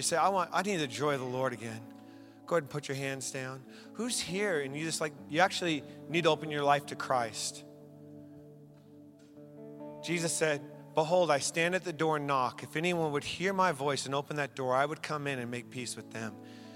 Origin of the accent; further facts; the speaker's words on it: Tacoma, Washington, United States; I'm a kid from Tacoma, and I say, yeah.